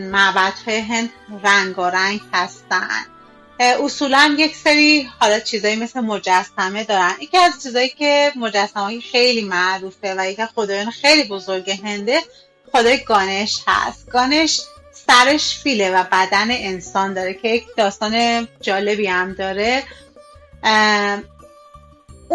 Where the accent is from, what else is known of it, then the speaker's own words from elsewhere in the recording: Iran; moved away as an adult; گفتم که نه من مستقیم از ایران اومدم